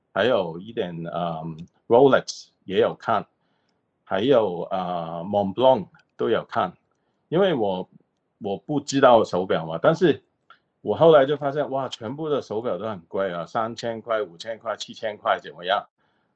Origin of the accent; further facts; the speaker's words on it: Hong Kong; Chinese is a second language; now in Sydney, Australia; 就是我是从香港来的，我是70年代、80年代在香港长大的，所以我的 Mandarin 就是 Zero Mandarin，希望你听得懂啊，我现在在 Sydney 是做 lawyer 了，做律师了。